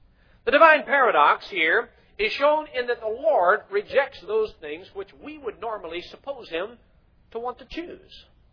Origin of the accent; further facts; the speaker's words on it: Kentucky, United States; I was raised in Kentucky. There are a lot of horses in Kentucky.